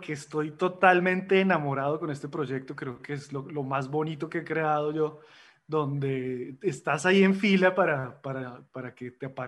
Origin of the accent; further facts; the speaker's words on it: Colombia; yo que soy colombiano.